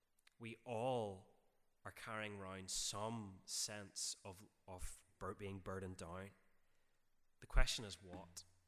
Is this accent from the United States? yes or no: no; Northern Ireland, United Kingdom; Now, I grew up in North Antrim, and as any good North Antrim boy, I was raised on three things, which is mince potatoes and the Westminster Shorter Catechism.